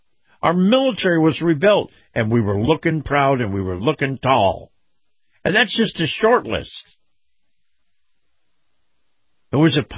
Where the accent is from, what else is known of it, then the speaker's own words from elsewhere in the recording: Florida, United States; gasoline, $1.87 a gallon, right here in my home state of Florida.